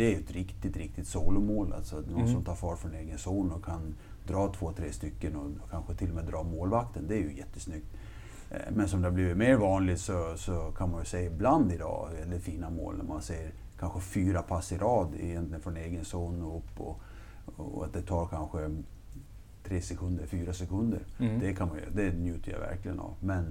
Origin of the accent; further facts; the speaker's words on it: Slite, Gotland, Sweden; där jag kommer ifrån, det är inte så känt, har vi en fantastisk badstrand i Slite då.